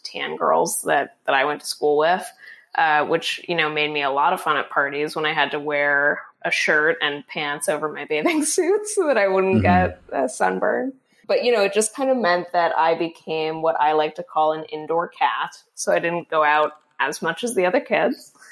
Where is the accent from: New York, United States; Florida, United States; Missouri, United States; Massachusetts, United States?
Florida, United States; I've heard it's very different from growing up in the UK with red hair, where it's probably more prevalent. But I grew up in Florida